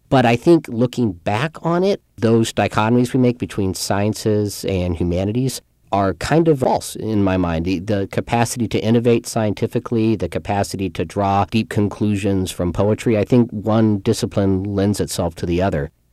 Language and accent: English; Kansas City, United States; some of the questions that were asked when I was a little Jewish kid growing up in Kansas City, those came back to me again